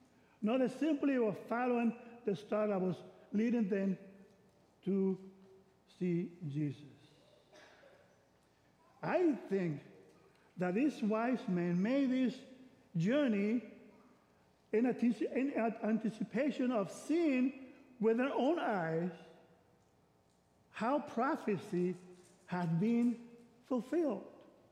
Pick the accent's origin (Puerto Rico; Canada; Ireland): Puerto Rico; English is a second language; now in Springfield, United States; he knew that I was coming from Puerto Rico to Springfield, Missouri, to face a new dynamics of studying English.